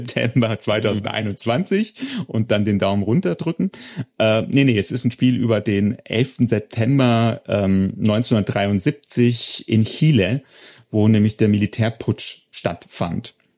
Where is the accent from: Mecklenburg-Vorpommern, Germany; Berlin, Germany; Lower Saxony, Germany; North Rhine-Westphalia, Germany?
Lower Saxony, Germany; Hildesheim; born or raised there